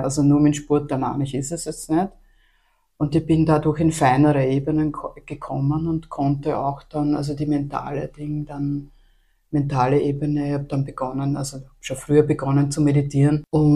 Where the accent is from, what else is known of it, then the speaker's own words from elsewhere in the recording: Galbrunn, Lower Austria, Austria; Also ich bin am Land aufgewachsen. Ich komme aus Galbrunn, aus dem Bezirk Bruck an der Leitha.